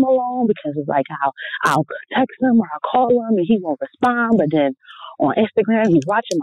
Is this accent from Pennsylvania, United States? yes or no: yes; Philadelphia, Pennsylvania, United States; I'm from Philly, so I'm going to keep this short next week.